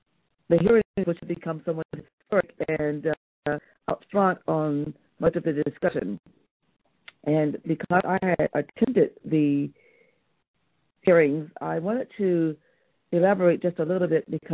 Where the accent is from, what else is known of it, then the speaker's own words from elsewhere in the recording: Philadelphia, Pennsylvania, United States; I come from the Philadelphia, Pennsylvania